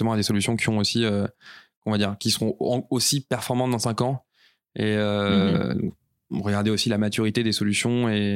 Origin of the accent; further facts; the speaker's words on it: Grand Est, France; je suis alsacien, je suis très fier d'être alsacien.